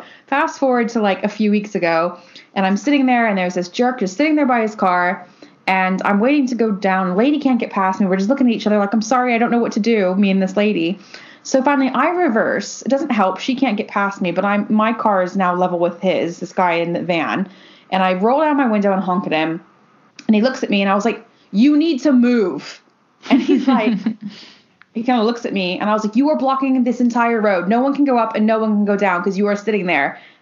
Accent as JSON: {"language": "English", "country": "United States", "tie": "born or raised there", "said": "growing up in America where people can have guns"}